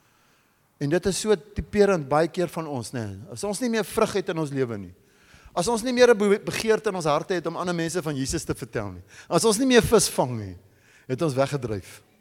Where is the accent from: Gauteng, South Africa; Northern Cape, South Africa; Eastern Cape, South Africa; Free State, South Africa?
Free State, South Africa; Nou ek is eintlik 'n Vrystater, wat weet ek van diepsee af, jy hoor.